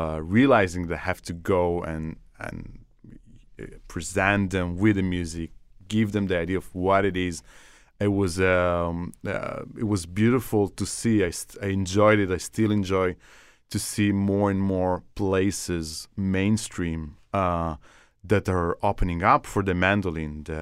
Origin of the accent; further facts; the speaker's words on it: Beersheba, Southern District, Israel; I was growing up in Be'er Sheva. That's not a huge town in Israel. It's quite in the southern part of Israel. It's a province. It's not Tel Aviv or Jerusalem.